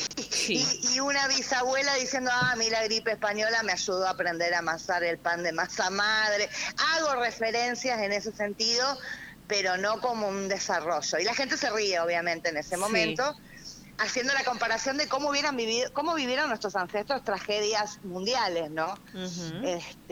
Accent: Buenos Aires, Argentina; Yo soy porteña

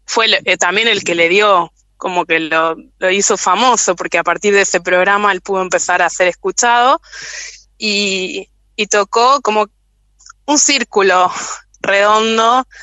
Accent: Rosario, Santa Fe, Argentina; Quería ir a Rosario, quería recorrer, yo soy rosarina

